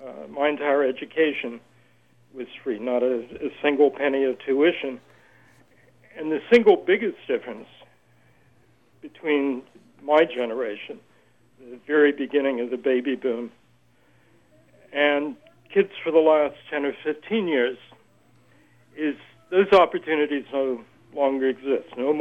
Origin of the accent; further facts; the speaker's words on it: El Cajon, California, United States; also born or lived in Fontana; And I was born in Fontana near San Bernardino, but I grew up in the East County of San Diego, the El Cajon area. Almost all the kids I grew up with, families had come out during the Depression or during the war. El Cajon was a blue-collar town.